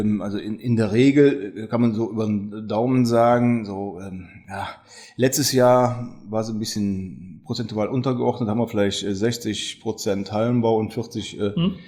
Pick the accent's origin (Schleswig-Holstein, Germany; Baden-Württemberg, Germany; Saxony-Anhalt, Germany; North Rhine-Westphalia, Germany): North Rhine-Westphalia, Germany; Ahaus; Ja, Ahaus ist auch meine Heimat. Also ich bezeichne Ahaus auch gerne und besten Gewissens als meine Heimat.